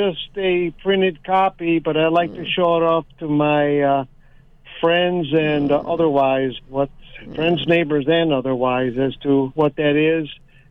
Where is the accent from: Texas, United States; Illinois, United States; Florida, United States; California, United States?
Illinois, United States; Chicago; They're from Cleveland. Mm-hmm. I'm from Chicago.